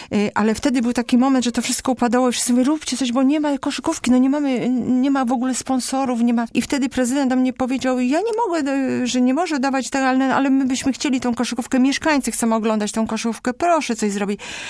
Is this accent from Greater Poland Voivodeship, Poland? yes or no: yes; Poznań, Greater Poland Voivodeship, Poland; jestem poznańska pyra